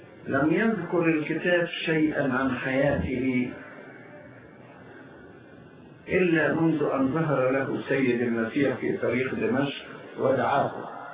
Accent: Egypt; احنا نشكر الله ان بلادنا مصر كانت من بين هذه الامكنه

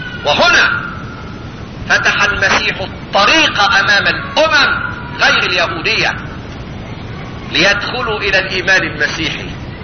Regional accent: Egypt; لأننا نحن كمصريين

